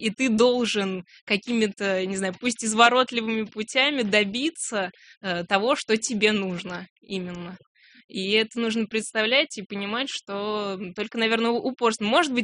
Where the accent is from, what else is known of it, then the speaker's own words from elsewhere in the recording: Babruysk, Mogilev Region, Belarus; когда я рассказываю, что вот я из Бобруйска